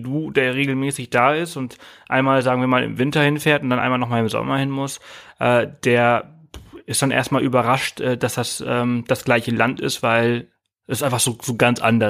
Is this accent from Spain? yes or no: yes; Balearic Islands, Spain; now in Germany; ich komme ja aus Mallorca, ich bin auf Mallorca aufgewachsen